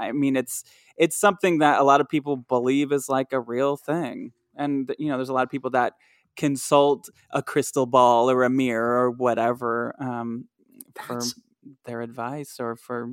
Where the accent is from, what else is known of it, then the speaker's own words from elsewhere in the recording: Grand Rapids, Michigan, United States; I actually, where I grew up in Michigan, we had a vanishing hitchhiker kind of ghost, a witch that ate a witch. In an area of Grand Rapids, Michigan.